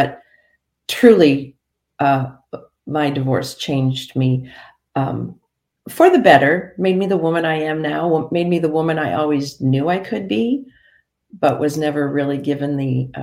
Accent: Canada; now in United States; And I am born and raised in Canada

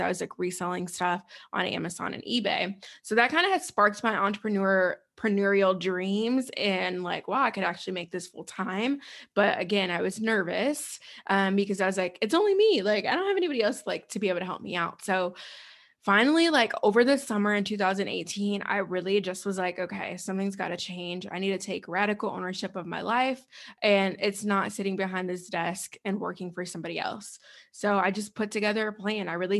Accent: Chicago, Illinois, United States; I'm born and raised in Chicago, grew up there, in Chicago and in the suburbs.

